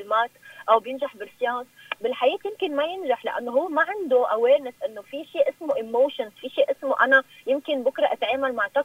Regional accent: Zahle, Beqaa, Lebanon; أنا لأن من زحلة في كتير أشخاص حبوا الفكرة، وبي زحلة ما كان في هيدا

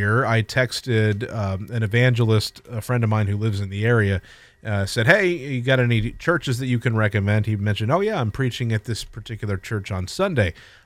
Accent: Ohio, United States; So I'm originally from Ohio. She's born and raised here.

